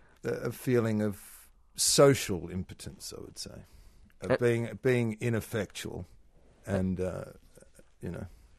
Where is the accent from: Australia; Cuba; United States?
Australia; I'm an Australian, and we have a particular sort of humor